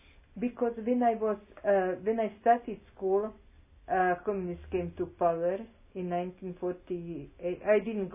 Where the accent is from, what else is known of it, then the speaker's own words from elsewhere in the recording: Bratislava, Bratislava Region, Slovakia; No, I'm from Bratislava.